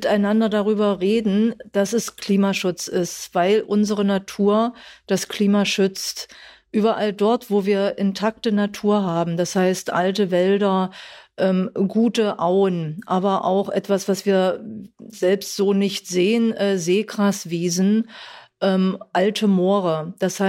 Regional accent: Saxony-Anhalt, Germany; Das heißt, ich komme aus Sachsen-Anhalt.

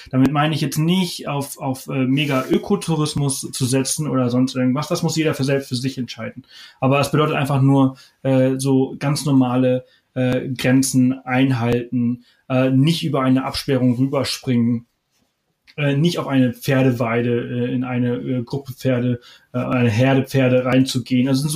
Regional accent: Balearic Islands, Spain; Mallorca hat, darüber kann ich sehr gut sprechen, weil das ist meine Heimat, da komme ich her

